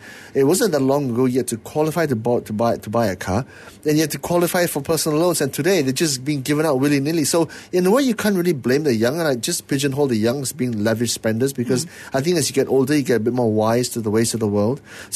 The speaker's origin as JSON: {"language": "English", "region": "Penang", "country": "Malaysia", "tie": "born or raised there", "said": "I grew up in Penang, and I'm a true blue Penangite, and I consider myself Penangite first and foremost, okay?"}